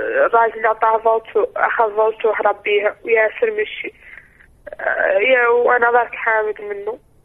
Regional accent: Mauritania; انا من موريتانيا ومن عائله راقيه. عائله كبيره في موريتانيا.

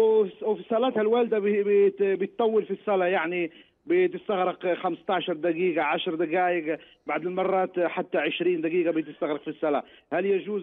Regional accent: Morocco; عندنا في المغرب الراجل لم يكون عنده بيت بيرهنه لشخص آخر لمدة سنة

